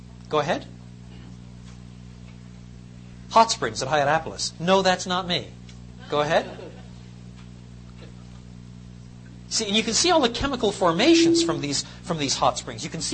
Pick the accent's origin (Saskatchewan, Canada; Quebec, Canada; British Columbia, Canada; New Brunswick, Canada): Quebec, Canada; Well, when I grew up in Quebec, I lived on the St. Francis River, and we used to say that it was the foulest river.